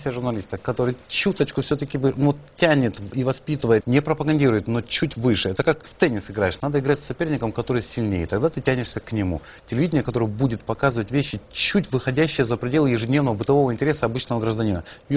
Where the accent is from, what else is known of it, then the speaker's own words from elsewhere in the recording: Georgia; Я грузин, не могу попасть в Абхазию.